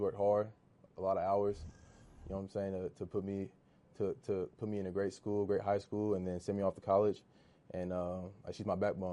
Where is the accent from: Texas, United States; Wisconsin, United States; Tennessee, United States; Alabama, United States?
Tennessee, United States; Nashville; It was great. It was only 2.5 hours away, so it wasn't too far at all. I can go back home when I need to.